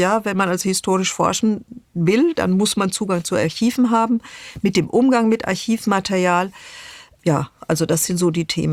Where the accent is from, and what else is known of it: Germany